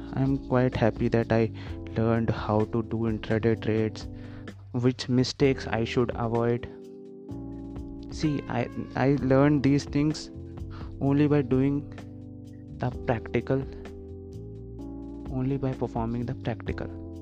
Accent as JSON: {"language": "English", "country": "India", "said": "I'm from India"}